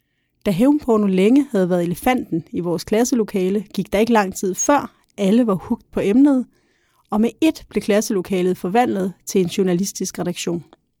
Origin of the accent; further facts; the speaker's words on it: Capital Region of Denmark, Denmark; now in Copenhagen, Denmark; Jeg er født og opvokset på Bornholm, men bor nu i København.